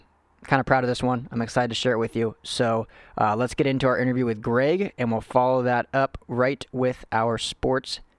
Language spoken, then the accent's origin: English; Pasadena, California, United States; Well, obviously, we're here in Pasadena, my hometown, now that I live here, too.